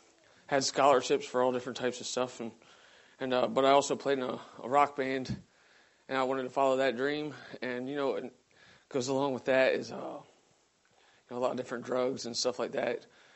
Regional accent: Seaford, Delaware, United States; I'm 34 years old, and I'm from Seaford, Delaware.

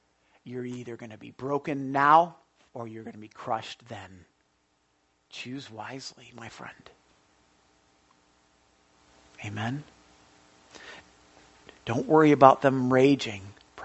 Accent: United States; Listen, I'm very proud to be an American. I'm very thankful for being American.

